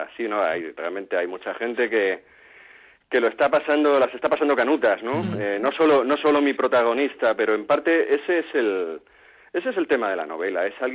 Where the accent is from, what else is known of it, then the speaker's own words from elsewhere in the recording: Alicante, Valencian Community, Spain; now in Murcia, Spain; Yo vivo en Murcia, soy de Alicante, en todo caso el sureste